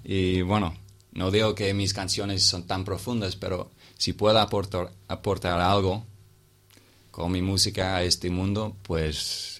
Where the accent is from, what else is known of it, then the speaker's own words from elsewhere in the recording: England, United Kingdom; also born or lived in France; Ah, soy de Inglaterra.